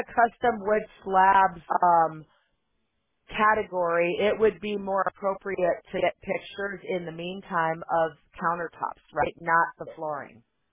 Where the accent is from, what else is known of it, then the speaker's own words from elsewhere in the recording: Chicago, Illinois, United States; I grew up in Chicago, so I remember those days, but it's been so long, I don't know if I could handle it anymore.